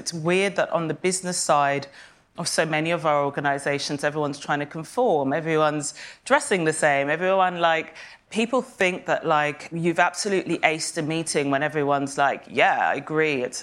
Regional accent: Kenya; born there; also born or lived in Saint Kitts and Nevis; I was born in Kenya, in a very rural, specific part of Kenya, to a mother who wasn't Kenyan and everyone else was.

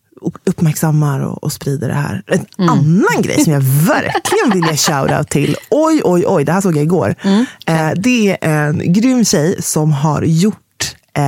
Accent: Sweden

